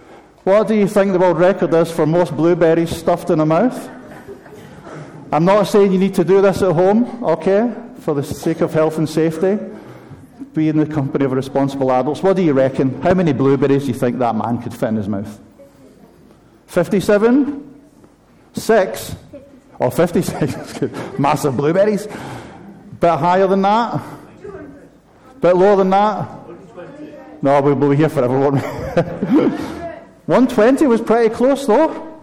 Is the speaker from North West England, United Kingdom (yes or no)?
no; Scotland, United Kingdom; When I was growing up in Scotland, we got